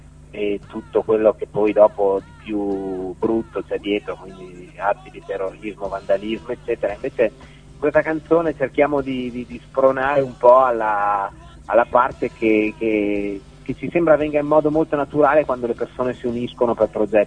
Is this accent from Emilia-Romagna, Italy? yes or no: yes; Faenza, Emilia-Romagna, Italy; Siamo di Faenza e siamo romagnoli, quindi siamo tutti più o meno della zona tra Faenza e Imola